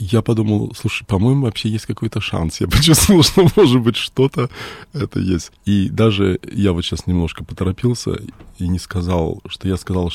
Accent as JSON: {"language": "Russian", "country": "Australia", "said": "я не иностранец, вообще-то я из Австралии."}